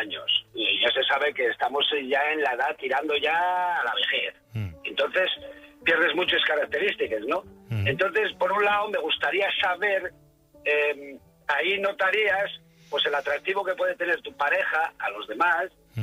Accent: Asturias, Spain; Yo soy de Asturias.

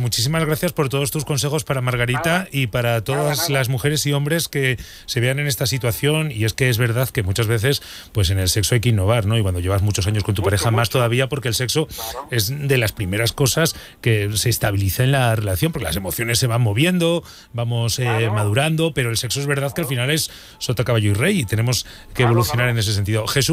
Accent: Burgos, Castile and León, Spain; Lourdes, desde Burgos, nuestra corresponsal allí en mi tierra

